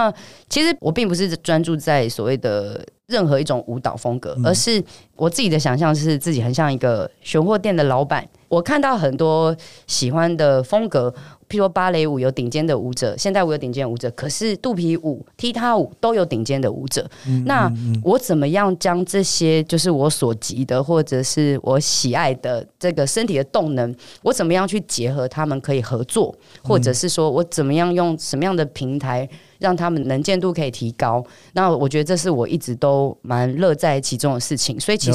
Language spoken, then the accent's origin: Chinese; Taipei, Taiwan; 因为我就是一个标准土生土长的台北小孩、嗯、那我家其实是一个小康的状态，所以就是我基本上只要努力自己的生活费，那我就可以在台北生活生存。